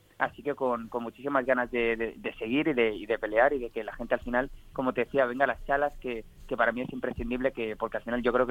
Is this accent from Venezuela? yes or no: no; Valencia, Valencian Community, Spain; me hace una ilusión tremenda, la verdad, porque al final es mi tierra